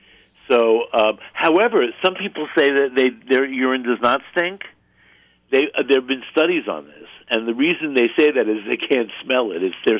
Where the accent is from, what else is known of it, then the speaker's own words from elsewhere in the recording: Brooklyn, New York, United States; I grew up in Brooklyn, where the only asparagus were in a can